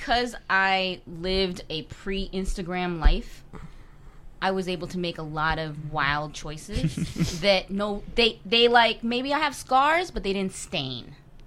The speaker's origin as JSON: {"language": "English", "town": "Chicago", "region": "Illinois", "country": "United States", "tie": "born or raised there", "said": "I mean, from growing up in Chicago, I was wild in Chicago."}